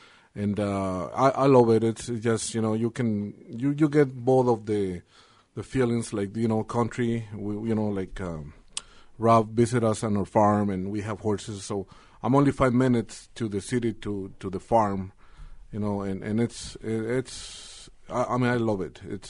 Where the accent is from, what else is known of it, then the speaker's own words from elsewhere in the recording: Mexico; English is a second language; also born or lived in California; now in Des Moines, United States; I grew up, well, half of my life it's in Mexico. I moved to the States about 18 years to California, and I was there for like 20 years. And then I moved about 4 years ago to Des Moines.